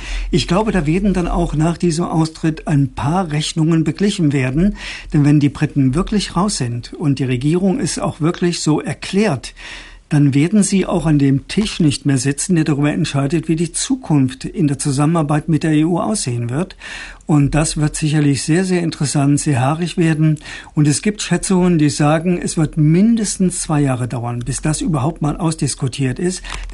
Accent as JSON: {"language": "German", "country": "Germany", "moved": "yes", "lives_now": "United Kingdom", "said": "Ich wohne ja nun lang genug in dem Land, um das als Deutscher auch mal zu sein."}